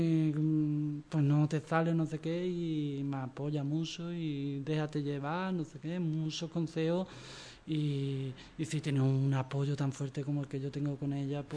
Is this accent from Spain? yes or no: yes; Chiclana de la Frontera, Andalusia, Spain; pues yo soy de Chiclana